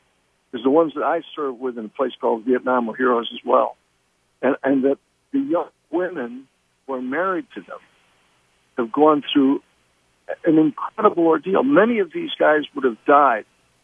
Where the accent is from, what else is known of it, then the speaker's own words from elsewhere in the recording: Texas, United States; It's great to be back in my home state.